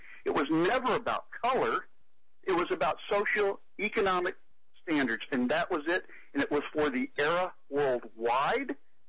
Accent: Copperas Cove, Texas, United States; I'm originally from Texas, Copper's Cove, Texas, my hometown.

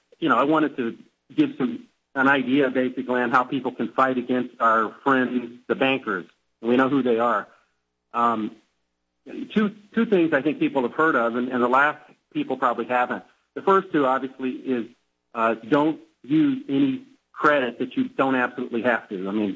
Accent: United States; now in Malaysia; I'm an American that's been living here for about 9 years, and it is a great place.

